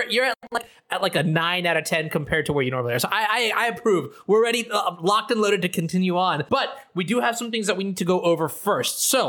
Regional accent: Texas, United States; I grew up in Texas.

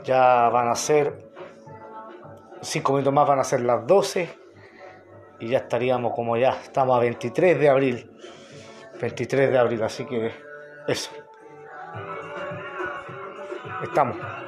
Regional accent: Santiago, Santiago Metropolitan Region, Chile; Soy de Santiago, Chile.

